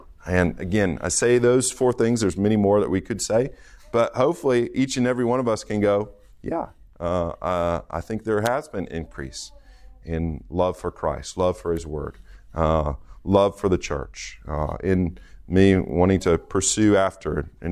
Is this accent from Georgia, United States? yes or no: no; Iowa, United States; I grew up in Iowa, and so if you're an Iowa kid, you're very familiar with corn because you see it everywhere.